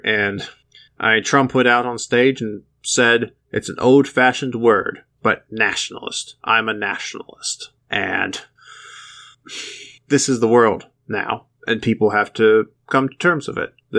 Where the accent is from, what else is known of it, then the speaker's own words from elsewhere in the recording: Kansas, United States; here in my home state of Kansas